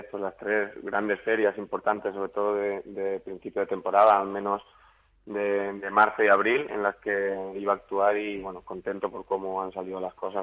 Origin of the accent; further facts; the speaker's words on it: Alicante, Valencian Community, Spain; Alicante, que voy a decir Alicante, es mi tierra, ¿no? Y siempre con mi gente, mi familia aquí